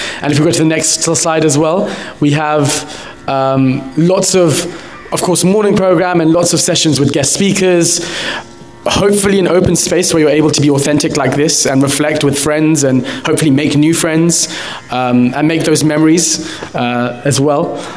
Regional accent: London, United Kingdom; I'm also from London.

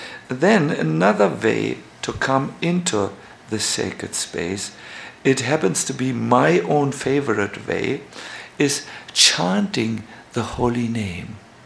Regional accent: Hamburg, Germany; born there; English is a second language; I was born in Hamburg, and in Hamburg a phenomena started.

